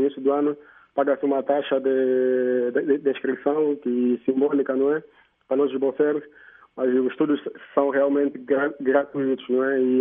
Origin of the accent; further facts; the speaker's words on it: Luanda, Angola; now in France; Eu sou natural de Luanda, do bairro Rocha Pinto, do município da Maianga. E nesse momento sou estudante aqui em França.